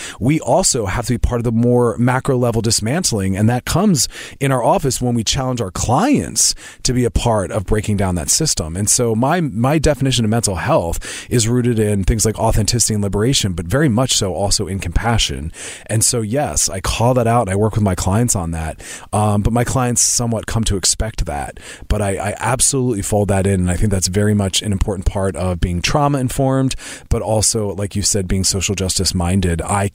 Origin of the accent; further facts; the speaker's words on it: West Chester, Pennsylvania, United States; now in Los Angeles, United States; Right outside Philadelphia in the Westchester, Westtown area.